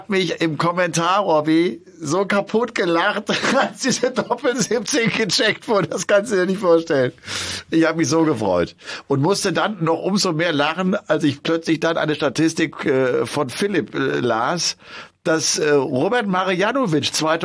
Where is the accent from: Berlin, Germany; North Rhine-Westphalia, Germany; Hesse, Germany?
North Rhine-Westphalia, Germany; Bergisch Gladbach; Es gibt in meiner Heimatstadt Bergisch Gladbach eine Organisation, die sich um Kinder kümmert